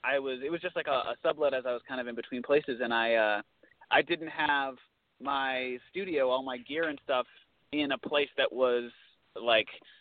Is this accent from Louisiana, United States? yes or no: no; San Diego, California, United States; Well, I grew up until I was about 6 or 7. I grew up in University, so just east